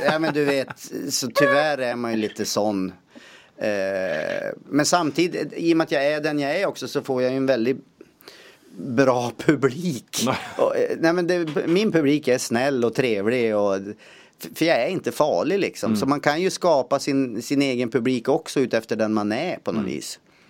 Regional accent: Skellefteå, Västerbotten County, Sweden; moved away as an adult; now in Stockholm, Sweden; Jag kommer från Skellefteå, men jag bott här i 4 år nu.

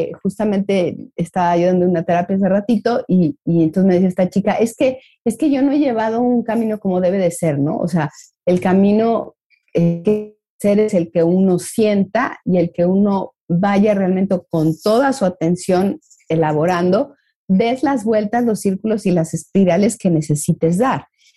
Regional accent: Mexico; de pronto también como mexicanos veo ahí una tendencia a dale, aunque no sepas, hazlo

